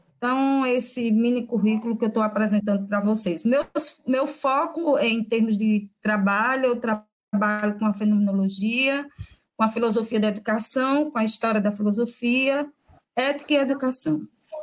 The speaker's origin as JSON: {"language": "Portuguese", "town": "João Pessoa", "region": "Paraíba", "country": "Brazil", "tie": "born or raised there", "said": "sou natural de João Pessoa, mas atualmente moro em Campina Grande."}